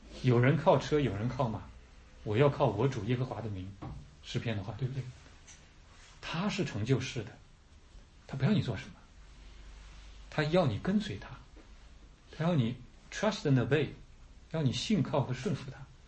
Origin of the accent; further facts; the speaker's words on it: Northeast, China; accent: Northeastern Mandarin; 用我们东北话说